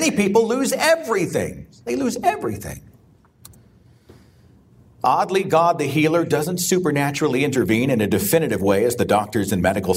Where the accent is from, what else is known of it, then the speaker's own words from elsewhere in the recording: Bible Belt, United States; I'm from the Bible Belt. Guns are ubiquitous in the Bible Belt.